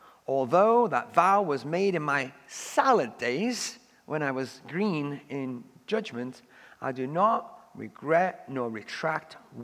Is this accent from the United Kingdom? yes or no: yes; England, United Kingdom; When I was a kid growing up in England